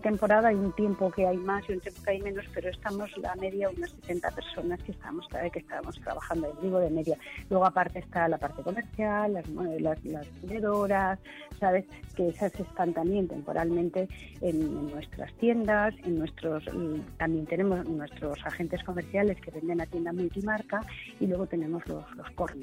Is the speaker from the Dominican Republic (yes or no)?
no; Castellón, Valencian Community, Spain; nosotros somos de Castellón